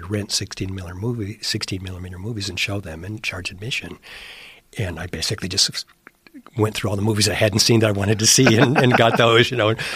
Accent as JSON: {"language": "English", "town": "Covina", "region": "California", "country": "United States", "tie": "born or raised there", "said": "I grew up in Covina, which is east of, you know, L.A., like 30 or 40 miles, and there wasn't anything film related out there."}